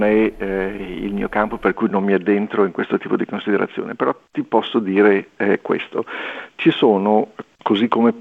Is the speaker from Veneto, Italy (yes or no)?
no; Liguria, Italy; L'altra cosa che invece è da ligure, ci metto il cuore